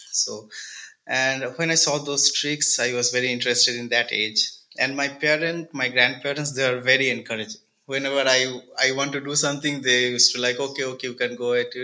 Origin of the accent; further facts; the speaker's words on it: Kolkata, West Bengal, India; English is a second language; I'm from Kolkata, West Bengal in India.